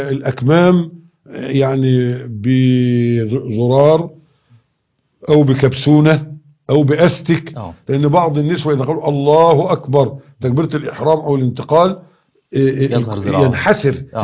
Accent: Cairo, Cairo Governorate, Egypt; عندنا في القاهرة.

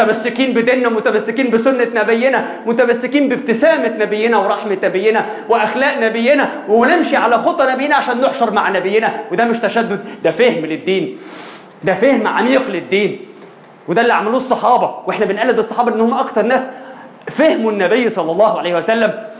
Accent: Egypt; احنا كمصريين

